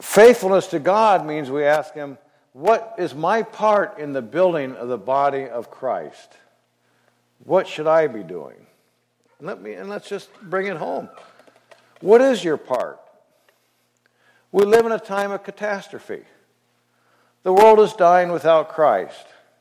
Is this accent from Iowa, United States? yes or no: yes; Iowa, United States; This is, he's over in Chicago. I'm from Iowa.